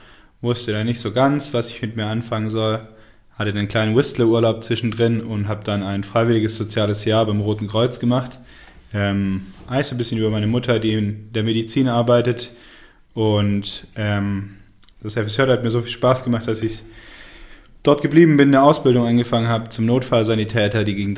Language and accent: German; Tübingen, Baden-Württemberg, Germany; ich bin 27 Jahre alt. Ich komme ursprünglich aus Tübingen, also nicht weit von hier, 45 Minuten.